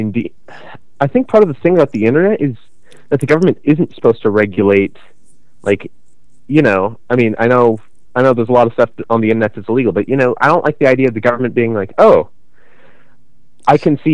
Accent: United States; Just speaking as an American, I don't like it.

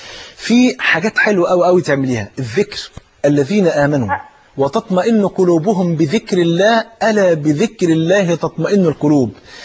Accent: Egypt; انا ملاحظ بعد الثورة احنا احنا احنا نفسنا كمصريين نفرح بقى

